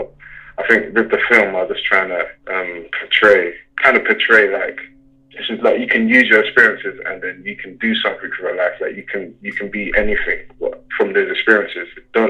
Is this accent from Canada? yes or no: no; Plumstead, London, United Kingdom; I'm a freelance video producer, and I'm from Plumstead in London, so South East London, Plumstead.